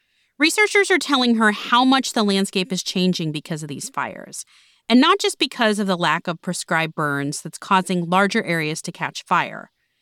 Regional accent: Florida, United States; I'm from Florida

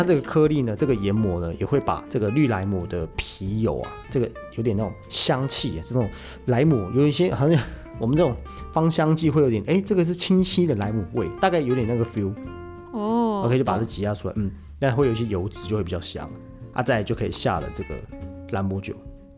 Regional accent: Taiwan; 其实二砂就是我们台湾人讲的黄砂糖

